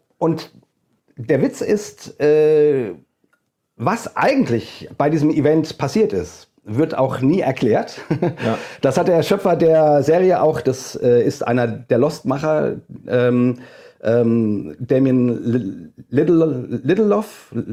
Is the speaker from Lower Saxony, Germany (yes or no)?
no; Hesse, Germany; accent: Hessian; wie gesagt, von Super 2. Ich bin Deutscher, wie man hört, an meinem wundervollen hessischen Akzent, den ich so habe. Wohne in der Nähe von Frankfurt